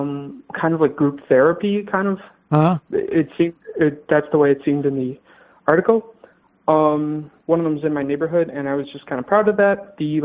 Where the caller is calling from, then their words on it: Chicago, Illinois, United States; I'm from Chicago.